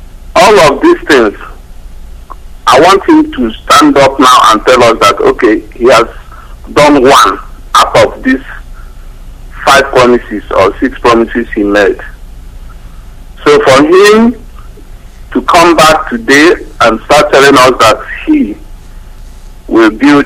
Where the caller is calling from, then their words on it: Germany; Hello, good evening, Nandi. I'm calling from Germany.